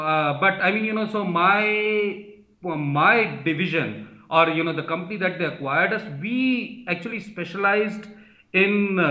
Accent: Udaipur, Rajasthan, India; Which is my hometown.

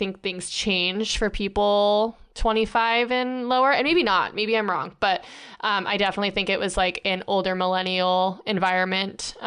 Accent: Eugene, Oregon, United States; also born or lived in Portland; growing up in Eugene and Portland, or like just in the, they actually call it Beervana, the Pacific Northwest.

